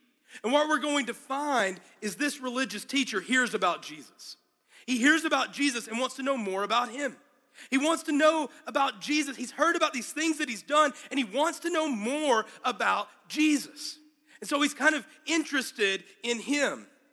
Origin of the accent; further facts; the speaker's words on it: Arkansas, United States; even shows like the Beverly Hillbillies, which just reminded me of growing up in Arkansas.